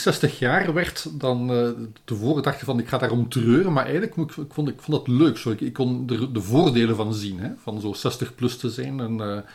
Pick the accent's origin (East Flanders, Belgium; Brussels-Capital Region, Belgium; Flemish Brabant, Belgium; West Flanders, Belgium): Flemish Brabant, Belgium; Leuven; Ik ben dus eigenlijk in Leuven opgegroeid, hè? Maar met West-Vlaamse ouders... En ja, altijd in de buurt van het Leuvense blijven hangen. Allee, toch lange tijd. En dan nog naar Limburg verhuisd en nu woon je in Brussel.